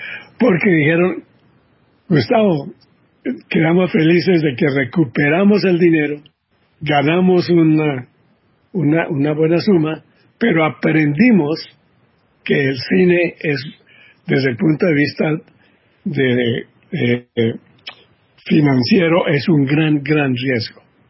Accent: Colombia; also born or lived in United States; yo llegué a Colombia, regresé de Estados Unidos

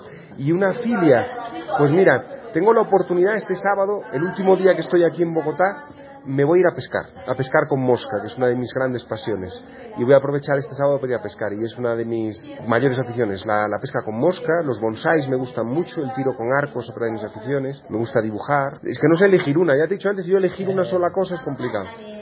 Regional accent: Spain; como español

